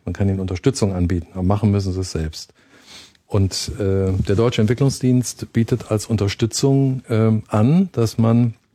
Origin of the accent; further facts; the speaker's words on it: South Africa; moved away; Meine Eltern sind 52 nach Südafrika ausgewandert, haben sich dann später getrennt und ich bin bis 61 in Südafrika zur Schule gegangen und ja, kannte das Land eben als junger Weißer im Apartheid-Südafrika.